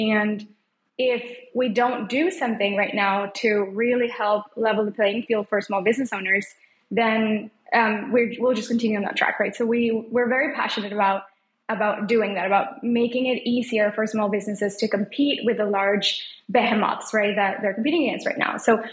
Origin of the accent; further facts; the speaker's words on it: Mexico; And as you know, I grew up in Mexico. So I grew up going to a corner shop that was mom and pop owned, right?